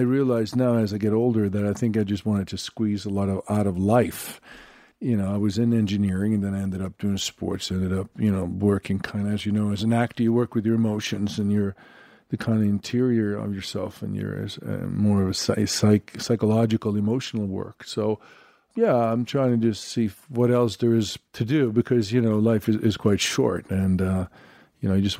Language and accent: English; Sweden; I'm from Sweden, blonde.